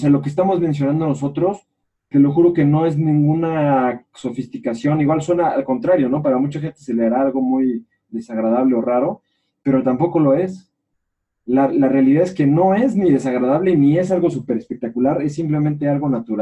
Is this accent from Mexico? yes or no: yes; Mexico; como mexicanos